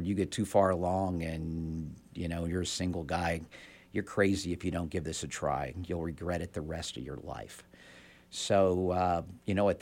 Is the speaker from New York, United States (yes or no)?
no; Middletown, Ohio, United States; also born or lived in Cincinnati, Ohio; I was born in Cincinnati, Ohio in January of 1959. So those trying to do the math, that puts me at 59 years old as of last week. I was raised in Middletown, Ohio.